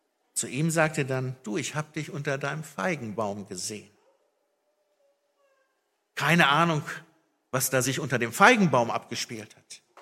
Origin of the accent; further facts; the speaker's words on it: North Rhine-Westphalia, Germany; habe ich hier im Siegerland auch erlebt. Ich bin ja aus dem Ruhrpott, da war das oft so Schalke, Dortmund und so, klar.